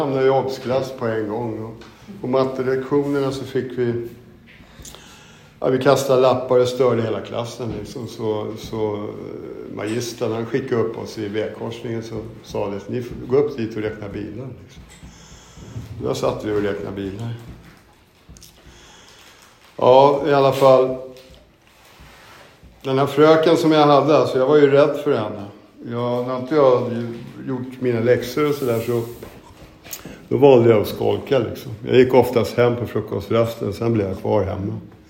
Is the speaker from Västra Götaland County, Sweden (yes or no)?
no; Stockholm, Stockholm County, Sweden; och jag blir 59 år nästa månad. Och jag är född på Söder här, på Katarina kyrkobacke, och där så växte jag upp med min mamma, pappa och mina två äldre bröder.